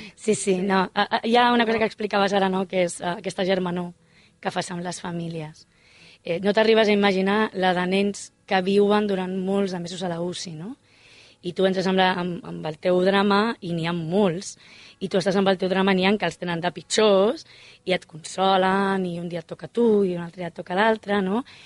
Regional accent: Mataró, Catalonia, Spain; nosaltres estàvem aquí, a 30 quilòmetres, no?, som de Mataró

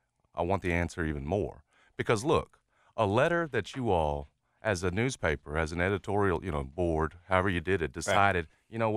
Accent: Memphis, Tennessee, United States; I mean, I was raised in North Memphis.

